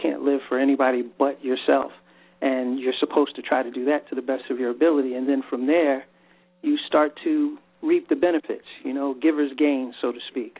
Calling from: Washington, D.C. metro area, United States; I'm calling from the DMV. The Washington, D.C. metro area.

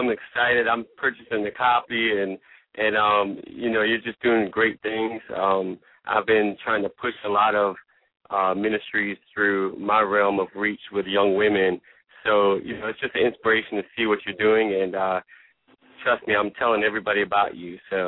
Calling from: Summerville, South Carolina, United States; Somerville, South Carolina.

